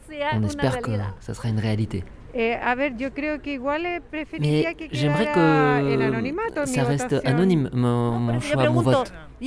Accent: Iquique, Tarapacá, Chile; now in Paris, France; Je viens d'ici, de Paris, mais je suis de Iquique.

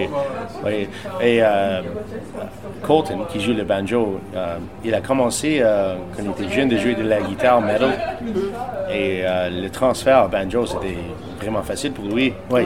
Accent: Saskatchewan, Canada; French is a second language; On vient de la Saskatchewan. C'est au milieu.

